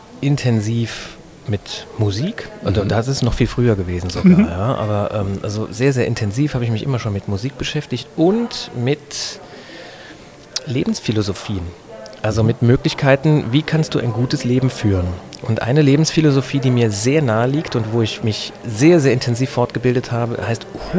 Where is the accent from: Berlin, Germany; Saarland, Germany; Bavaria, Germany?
Saarland, Germany; Saarbrücken; Ja, ich komme aus Saarbrücken, bin da aufgewachsen, habe das sehr, sehr genossen, im Saarland groß zu werden